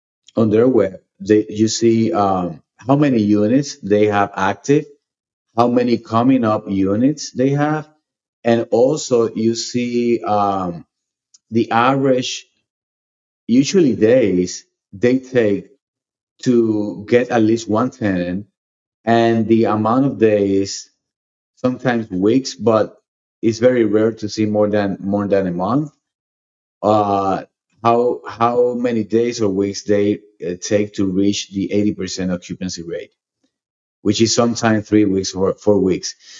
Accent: Puerto Rico; I'm from Puerto Rico, and the hospitality industry in Puerto Rico is booming.

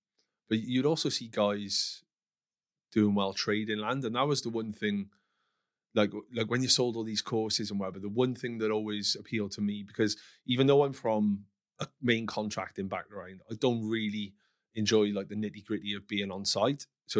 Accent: Wales, United Kingdom; also born or lived in Cheltenham / United States; I'm from Wales initially. I moved up to Cheltenham when I was in university. So I was there for like 4 or 5 years.

